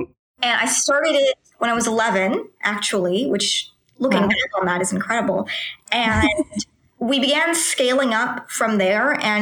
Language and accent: English; Los Angeles, California, United States; I'm from Los Angeles. I'm currently 14 years of age.